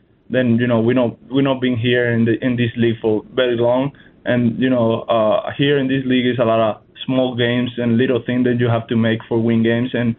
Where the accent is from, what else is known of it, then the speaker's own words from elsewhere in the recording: Cuba; I'm Latin. I'm from Cuba. I know how to move, you know.